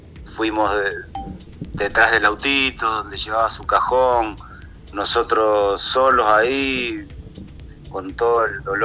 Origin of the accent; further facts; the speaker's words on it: Argentina; nosotros somos argentinos, nacidos, criados ahí